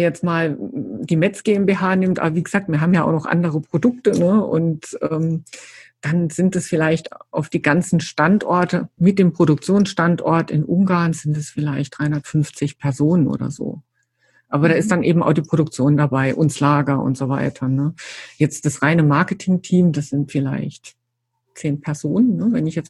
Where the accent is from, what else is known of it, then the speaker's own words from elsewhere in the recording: Saarland, Germany; als ich damals hierher gezogen bin, ich komme ja aus dem Saarland eigentlich